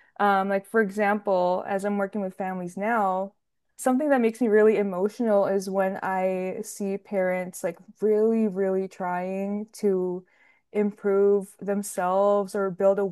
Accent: United States; my upbringing as a kid, because I am Filipino American, and I learned a lot about why my upbringing was the way it was.

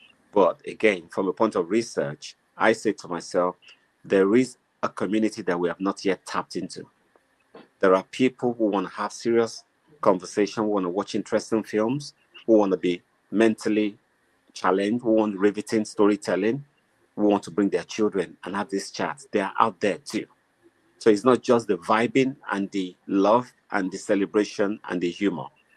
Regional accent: Nigeria; And I was happy that at least as a Nigerian, let me be part of the narrative to say, my country is safe, okay?

